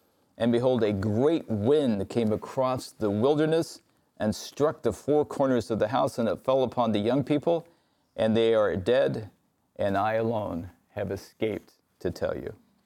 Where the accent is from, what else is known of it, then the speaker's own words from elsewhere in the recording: Kansas City, Missouri, United States; I grew up in Kansas City, so I know people all the way through this Midwest.